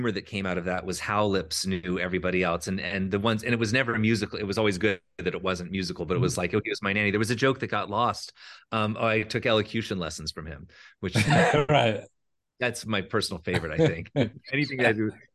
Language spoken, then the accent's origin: English; Atlanta, Georgia, United States; And this was in, of course, I grew up in Atlanta, and a wonderful, wonderful man named Sonny.